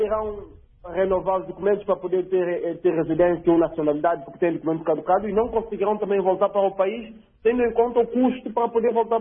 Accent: São Tomé & Príncipe; mensagem é diretamente aos nossos governantes em São Tomé e Príncipe, dizer para eles o seguinte, que nós somos santomenses

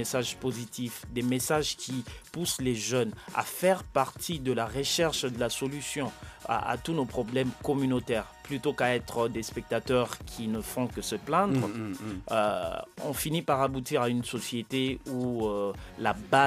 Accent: Kisangani, Tshopo, DR Congo; Mwana Kisangani, voilà, je viens de la RDC, je vis à la fois entre Kinshasa et Kisangani.

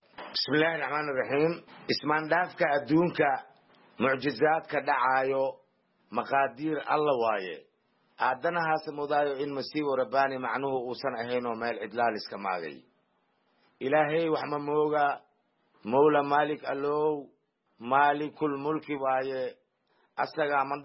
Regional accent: Jilib, Middle Juba, Somalia; born there; aniga waxaan ku dhashay Jilib

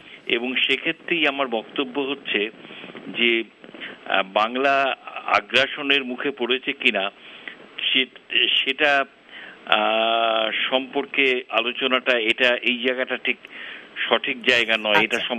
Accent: India; আমরা ভারতে থেকেও প্রথম কথা আমাদের পরিচয় আমরা ভারতীয়, দ্বিতীয় পরিচয় আমরা কে কোন প্রদেশের মানুষ।

